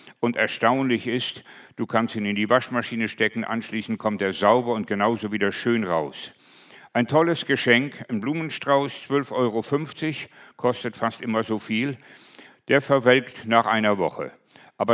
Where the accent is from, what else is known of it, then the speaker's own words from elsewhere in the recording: Germany; also ich war ja aus Deutschland, Allemand … ist übersetzt deutscher Schäferhund.